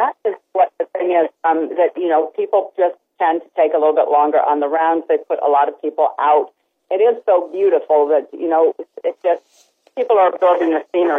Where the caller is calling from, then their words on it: Connecticut, United States; I am calling from Connecticut, so that may explain it.